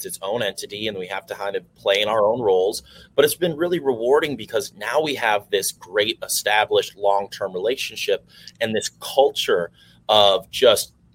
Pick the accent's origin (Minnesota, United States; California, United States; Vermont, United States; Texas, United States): Minnesota, United States; No, I'm from Minnesota originally, but my grandparents moved and got a house down here a long time ago